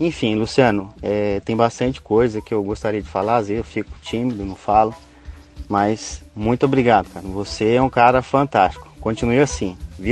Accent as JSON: {"language": "Portuguese", "town": "Campos Gerais", "region": "Minas Gerais", "country": "Brazil", "tie": "born or raised there", "said": "Sempre que eu vou lá na minha cidade natal, que é no sul de Minas, Campos Gerais"}